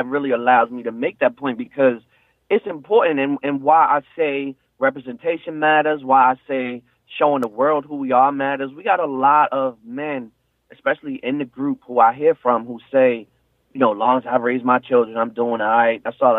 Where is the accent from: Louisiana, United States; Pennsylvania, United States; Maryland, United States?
Maryland, United States; Baltimore; I'm from Baltimore, East Baltimore.